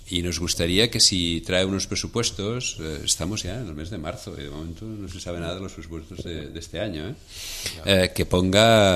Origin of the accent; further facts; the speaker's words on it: Tarragona, Catalonia, Spain; en Tarragona, en mi tierra, decimos de pon rollo